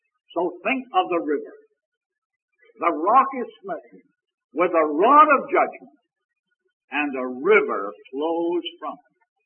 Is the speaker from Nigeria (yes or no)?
no; Canada; The city where I was born and reared in Canada, the entire water supply came from artesian wells under the city there.